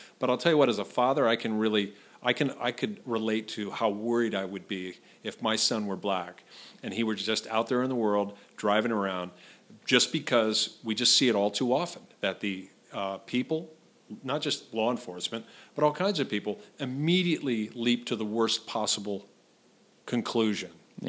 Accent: California, United States; I grew up in the Bay Area.

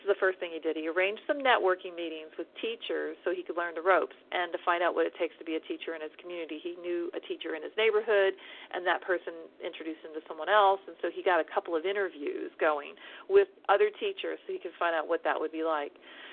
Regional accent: Austin, Texas, United States; right outside of my hometown of Austin.

